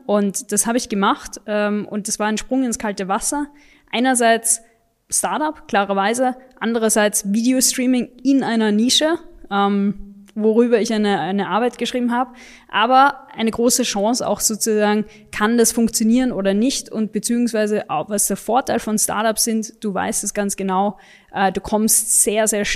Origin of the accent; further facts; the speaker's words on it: Vienna, Austria; Ich bin in Wien aufgewachsen.